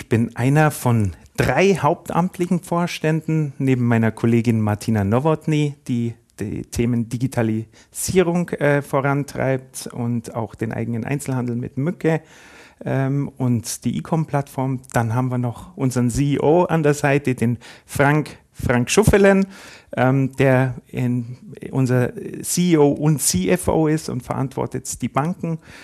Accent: Füssen, Bavaria, Germany; Ich habe leidenschaftlich Eishockey gespielt in Füssen. Man hört sicherlich an meinem Dialekt. Dort bin ich auch aufgewachsen.

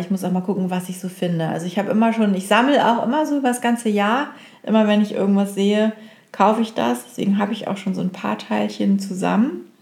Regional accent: Oldenburg, Lower Saxony, Germany; Der kommt ja aus Oldenburg übrigens, aus meiner Heimatstadt.

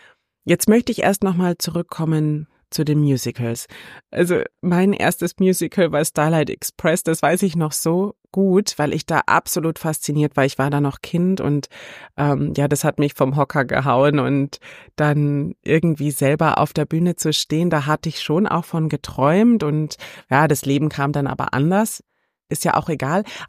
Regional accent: Bavaria, Germany; Ich bin ja auch aus Bayern im Ursprung. Ja. Tatsächlich. Ja, aus der Nähe von Regensburg.

